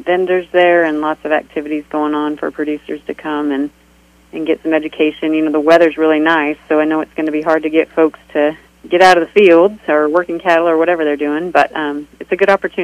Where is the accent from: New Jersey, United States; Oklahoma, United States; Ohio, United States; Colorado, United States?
Colorado, United States; Southeast Colorado.